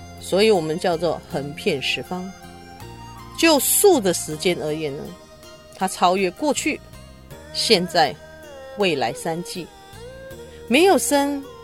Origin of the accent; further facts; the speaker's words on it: United States; 就如同我们美国人在中途岛的事件一样